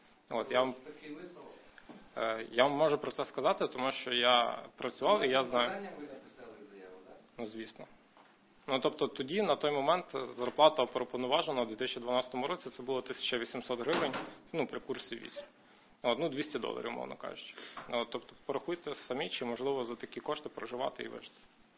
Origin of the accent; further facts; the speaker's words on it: Lviv, Lviv Oblast, Ukraine; Ні, я зі Львова.